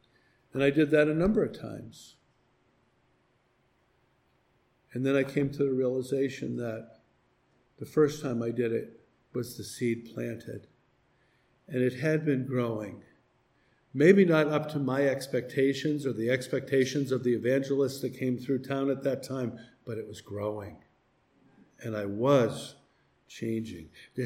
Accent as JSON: {"language": "English", "region": "New England", "country": "United States", "said": "Everybody all around me was crying, and I'm from New England. I was just sitting there."}